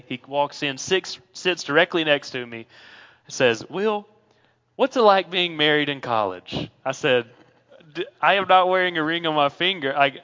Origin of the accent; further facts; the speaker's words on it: Cordova, Alabama, United States; We grew up in Cordova, Alabama, near Jasper in Walker County my whole life. I went to school there for all of my 18 years.